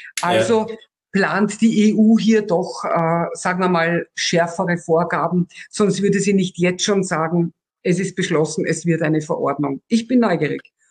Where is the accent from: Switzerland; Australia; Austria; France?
Austria; now in Germany; Ich als Österreicherin